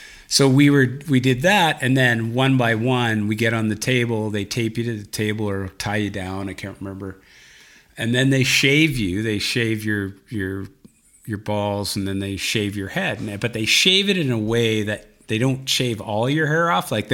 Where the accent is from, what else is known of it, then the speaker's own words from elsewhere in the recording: Victoria, British Columbia, Canada; I'm from Victoria